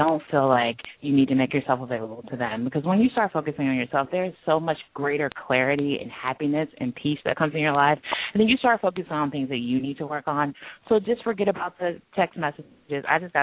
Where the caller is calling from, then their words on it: Silver Spring, Maryland, United States; in Silver Spring, Maryland.